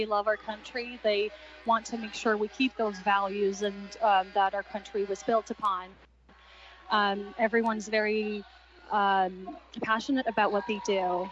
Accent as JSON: {"language": "English", "town": "Portland", "region": "Oregon", "country": "United States", "said": "Whenever I mention that I'm from Portland, especially Portland, Oregon, I get big eyes, and they're like, oh, wow, no way."}